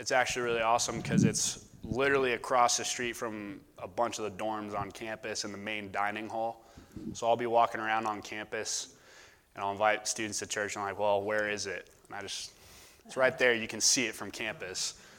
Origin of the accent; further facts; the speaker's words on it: Tucson, Arizona, United States; born there; my parents both went to the University of Arizona. I was born in Tucson.